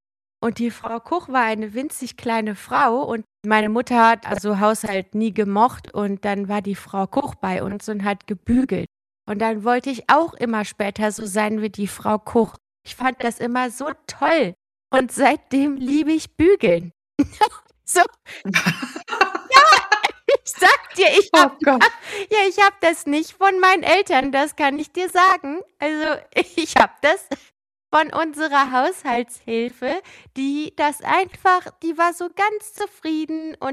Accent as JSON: {"language": "German", "region": "Eifel", "country": "Germany", "tie": "born or raised there", "said": "da waren wir also in dem Haus in der Eifel, wo ich aufgewachsen bin, und da war ein mysteriöser Lichtschalter im Spielzimmer."}